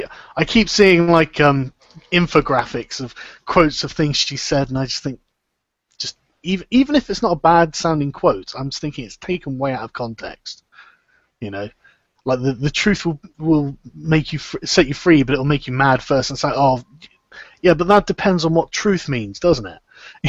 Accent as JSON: {"language": "English", "region": "England", "country": "United Kingdom", "said": "And it's not just because I'm English, but that is a large part of it."}